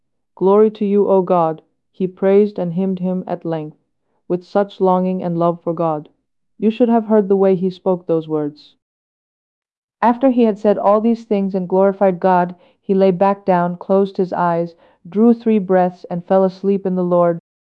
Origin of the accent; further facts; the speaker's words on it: Mount Athos, Greece; I said, I am from the Holy Mountain.